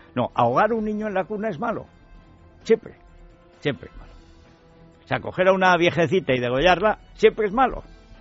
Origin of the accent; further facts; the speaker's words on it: Orihuela del Tremedal, Aragon, Spain; yo creo que me voy a erigir en representante del pueblo del Tremedal con permiso del alcalde de mi pueblo